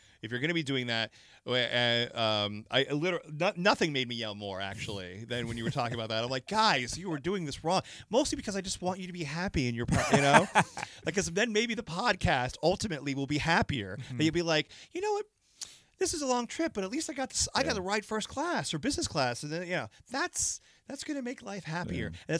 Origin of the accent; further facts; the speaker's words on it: Orlando, Florida, United States; now in Los Angeles, United States; I go to Orlando a lot because Orlando's my hometown.